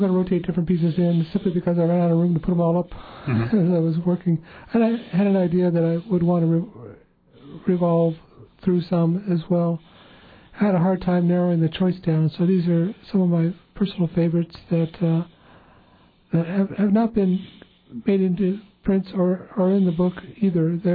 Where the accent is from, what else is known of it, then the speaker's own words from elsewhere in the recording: Ketchikan, Alaska, United States; And for me, growing up in Ketchikan during the 70s, it was a tumultuous time, interesting time for the creation of wilderness areas.